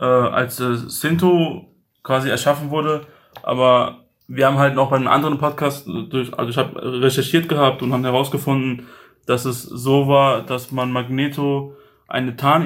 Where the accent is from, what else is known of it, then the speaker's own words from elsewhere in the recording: Mainz, Rhineland-Palatinate, Germany; wie ich dann Deutschland oder halt meine Heimatstadt jetzt Mainz oder so sehr vermisse. Und dann, also für mich ist keine andere Frage, weil meine Kindheit, meine Jugend habe ich alles in Deutschland verbracht